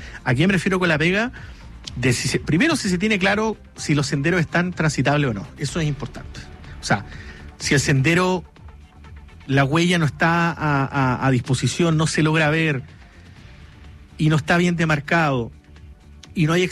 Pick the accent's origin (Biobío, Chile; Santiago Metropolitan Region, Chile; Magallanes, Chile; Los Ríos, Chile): Magallanes, Chile; Yo conozco el parque, he ido muchas veces, soy magallánico